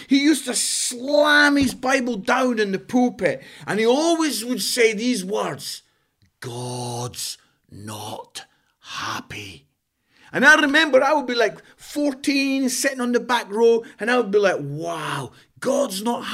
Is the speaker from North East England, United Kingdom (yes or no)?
no; Scotland, United Kingdom; I'm Scottish